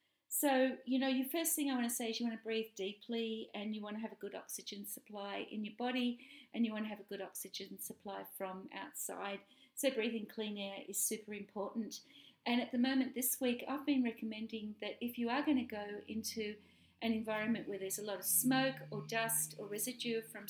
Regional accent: Australia; I'm an Australian naturopath, nutritionist and medical herbalist.

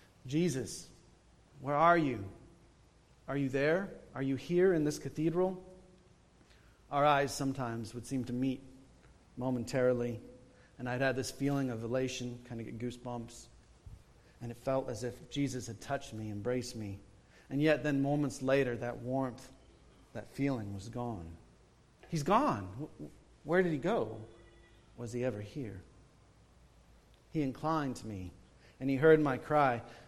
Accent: Iowa, United States; Shortly after this incident, I moved back to Midwest. I was originally from Iowa. I started splitting my time between Wisconsin and Iowa.

